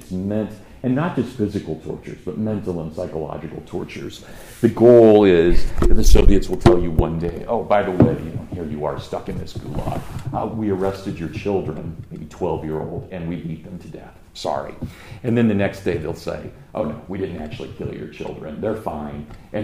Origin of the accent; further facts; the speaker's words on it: Kansas, United States; me growing up in Kansas, I mean, I was right next to a Titan II missile base.